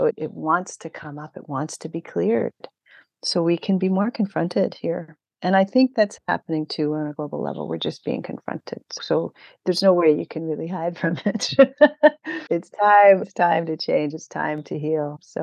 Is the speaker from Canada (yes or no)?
yes; Ontario, Canada; because I grew up in Ontario too.